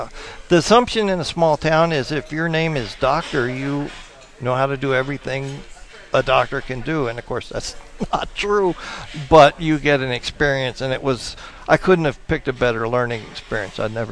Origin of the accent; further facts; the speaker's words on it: Albuquerque, New Mexico, United States; Yes, I'm born and raised in Albuquerque.